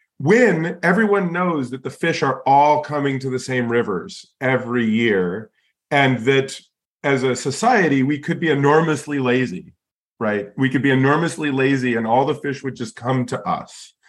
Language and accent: English; Alaska, United States; born there; the Cliff Note version, I guess, is I was born in Alaska.